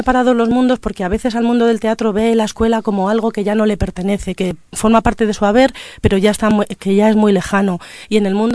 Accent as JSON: {"language": "Spanish", "town": "Guadalajara", "region": "Castilla-La Mancha", "country": "Spain", "tie": "born there", "said": "nací en Guadalajara, Estudié en la Universidad de Alcalá."}